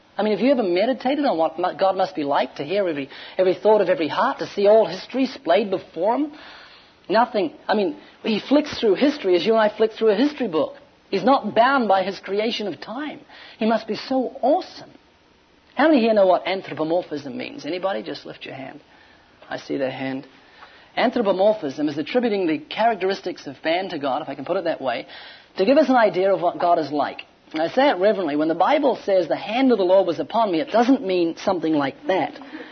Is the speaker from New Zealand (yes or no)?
yes; New Zealand; I'm from New Zealand.